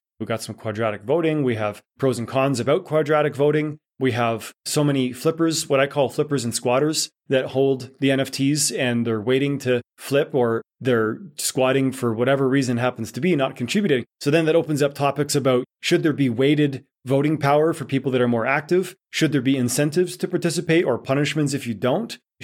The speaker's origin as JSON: {"language": "English", "country": "Canada", "said": "I'm Canadian, so I've been out here in Canada for the deep, deep cold break."}